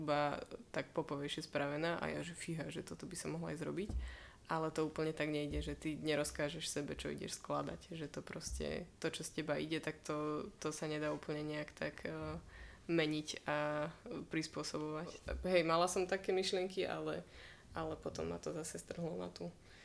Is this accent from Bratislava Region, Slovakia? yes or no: no; Prievidza, Trenčín Region, Slovakia; tak pre mňa asi aj tým, že však sme z Prievidze